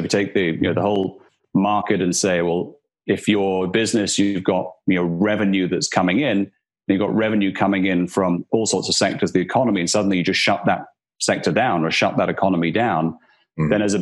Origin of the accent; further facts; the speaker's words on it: Aberdeen, Scotland, United Kingdom; so I'm from Scotland and I'm from a city on the northeast coast of Scotland called Aberdeen. And I grew up there.